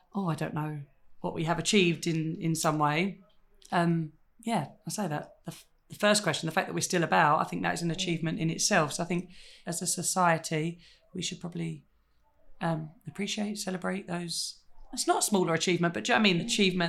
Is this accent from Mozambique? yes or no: no; United Kingdom; I don't know if it's being British or being.